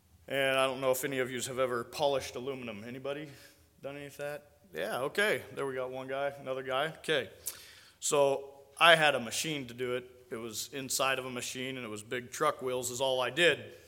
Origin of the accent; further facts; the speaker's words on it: Nebraska, United States; And so I'm from Nebraska. That's my home state.